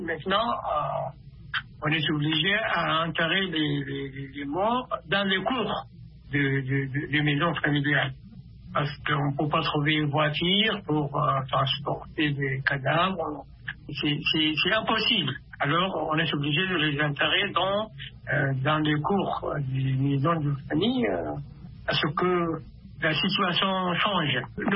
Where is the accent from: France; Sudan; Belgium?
Sudan; si je vis à ma ville natale à 185 km de Khartoum